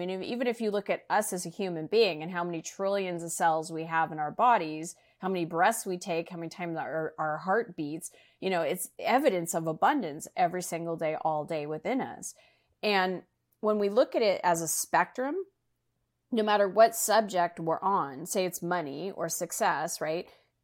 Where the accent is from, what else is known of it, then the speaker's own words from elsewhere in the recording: Arizona, United States; moved away as an adult; now in Chicago, United States; I moved to Chicago to, you know, start my career. I was born and raised in Arizona.